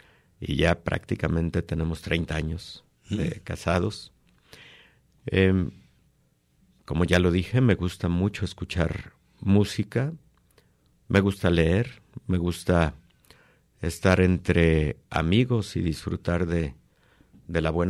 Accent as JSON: {"language": "Spanish", "town": "Guadalajara", "region": "Jalisco", "country": "Mexico", "tie": "born there", "said": "Bueno, nací en Guadalajara, estoy casado, tengo 3 hijos"}